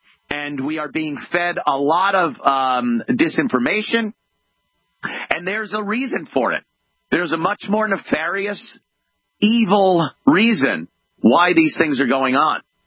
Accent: Minnesota, United States; MyPillow, made in my home state of Minnesota.

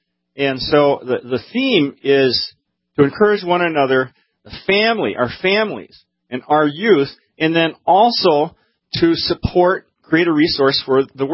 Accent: Minnesota, United States; Well, I'm from Minnesota, but my career corridor is from the headwaters of Lake Itasca through to the Black Hills

